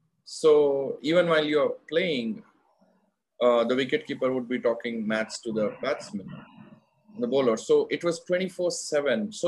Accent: Rourkela, Odisha, India; I guess, yeah, I mean, born and brought up in Rourkela in Odisha.

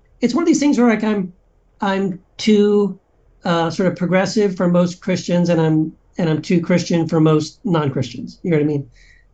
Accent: Texas, United States; I mean, you know, it's sort of like I grew up in Texas. Had conservative parents, and big surprise, I became a Southern Baptist, because, you know, what else can you do in Texas?

